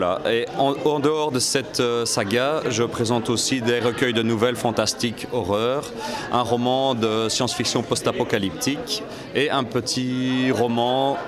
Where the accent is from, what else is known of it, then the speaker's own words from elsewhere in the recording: Belgium; parce que je viens de Belgique